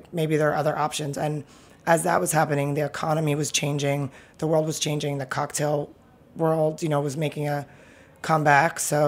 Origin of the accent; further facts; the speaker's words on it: New York, United States; especially like growing up in Manhattan, which is like the hustle capital of the world.